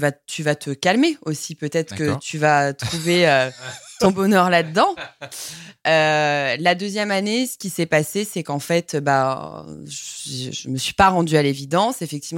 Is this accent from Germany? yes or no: no; Lyon, Auvergne-Rhône-Alpes, France; je suis très contente de vous avoir chez moi aujourd'hui. Donc, j'ai 29 ans, je suis lyonnaise